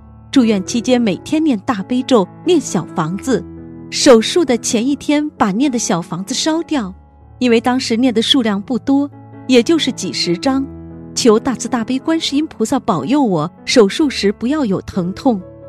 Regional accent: Heilongjiang, China; 我是黑龙江人，在内蒙工作。

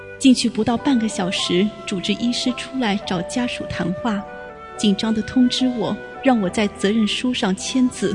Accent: Hubei, China; now in Zhengzhou, China; 由于我老家是湖北的，在郑州没有亲戚

